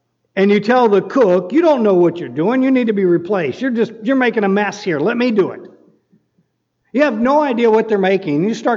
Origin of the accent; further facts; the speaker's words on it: North Carolina, United States; I grew up in North Carolina.